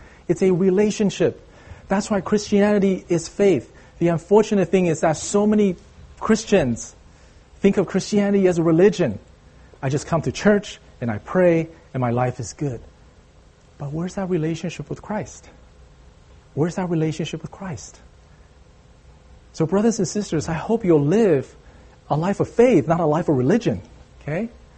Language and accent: English; Taiwan; I grew up in Taiwan in a folk religion environment.